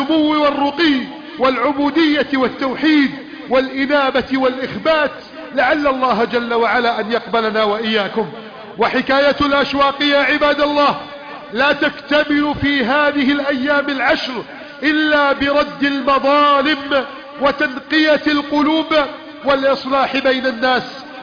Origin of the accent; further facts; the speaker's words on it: Egypt; بلدنا مصر